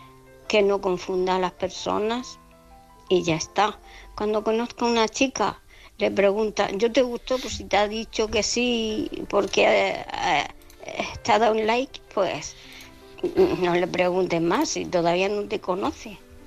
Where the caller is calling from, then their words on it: Murcia, Region of Murcia, Spain; de Murcia.